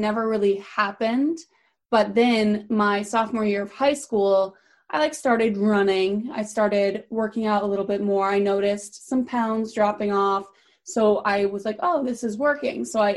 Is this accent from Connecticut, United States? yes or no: yes; East Lyme, Connecticut, United States; I am 24 years old. And I'm from East Lyme, but moved to Old Lyme